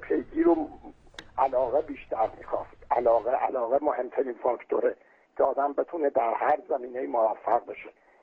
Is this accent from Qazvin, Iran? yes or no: no; Hamadan, Iran; من در شهر همدان در محله امامزاده عبدالله که الان هم اون میدون فعلی شده مقبره امامزاده عبدالله